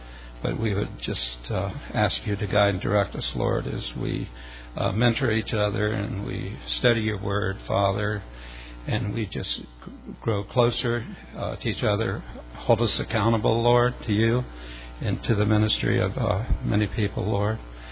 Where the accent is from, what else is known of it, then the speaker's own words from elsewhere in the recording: Heber, Arizona, United States; Mike comes from Anthem, and I come from Heber.